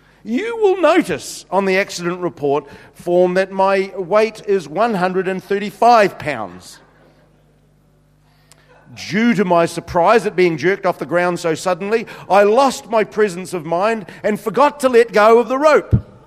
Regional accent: Invercargill, Southland, New Zealand; I come from Invercargill.

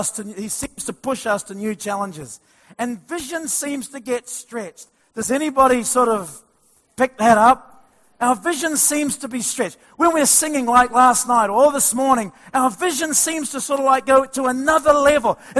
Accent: Christchurch, Canterbury, New Zealand; Growing up in Christchurch, my dad was a greengrocer, and he converted an old school bus into a mobile shop.

